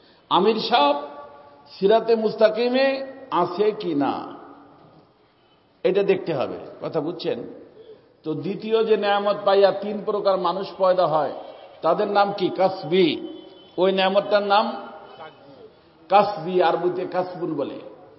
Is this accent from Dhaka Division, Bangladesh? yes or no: yes; Faridpur, Dhaka Division, Bangladesh; কারণ আমার বাড়ি তো ফরিদপুরে, কারণ ফরিদপুরে পীরের অভাব নাই, অনেক বেশি পীর ফরিদপুরে।